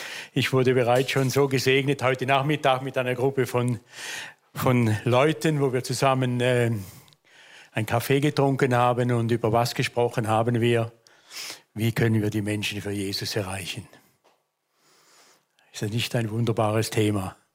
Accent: Thurgau, Switzerland; born there; Ich bin geboren in der Ostschweiz, Kanton Thurgau, angrenzend an den Bodensee. Also eine Seite von mir ist schon halb deutsch. Auf einem Bauernhof. Bin reformiert aufgewachsen

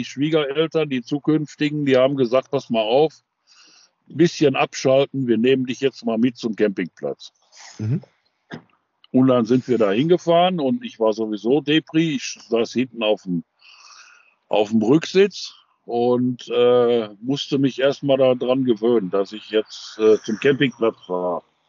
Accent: Dortmund, North Rhine-Westphalia, Germany; also born or lived in Schwerte; Ich bin in Schwerte-Ruhr entstanden. Also da bin ich irgendwann mal geboren worden. Ich bin eigentlich ein kleiner Dortmunder gewesen und bin dann von Dortmund aus nach Gelsenkirchen gezogen.

